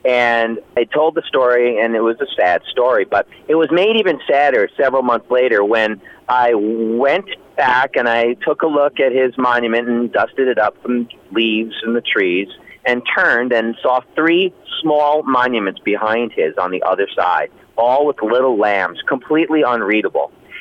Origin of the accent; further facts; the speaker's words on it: New York, United States; I am originally from New York, so I think I can pull this off.